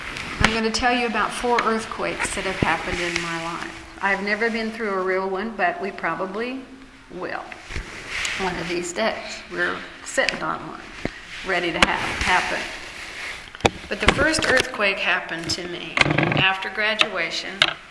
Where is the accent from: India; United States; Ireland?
Ireland; So I was not really shy, shall we say, being Irish and all.